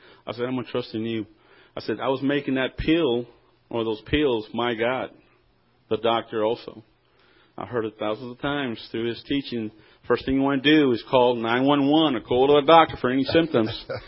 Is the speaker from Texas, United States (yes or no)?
yes; Cleveland, Texas, United States; Janie and I come from Cleveland, Texas, just about 30, 40 miles north of Houston, a little small town.